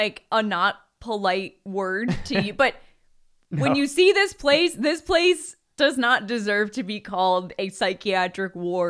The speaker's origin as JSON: {"language": "English", "country": "United States", "said": "Dude, I'm too American to know what type of building this is."}